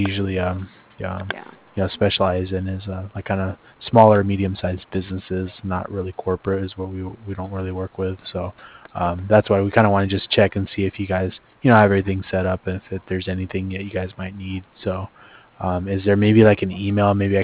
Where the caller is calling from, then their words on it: Cardiff, Wales, United Kingdom; I'm calling over from Cardiff.